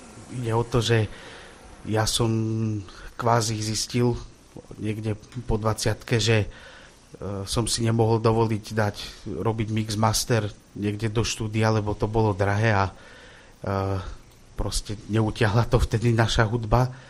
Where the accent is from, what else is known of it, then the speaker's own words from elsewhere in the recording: Košice, Košice Region, Slovakia; my pochádzame z Košic s brachom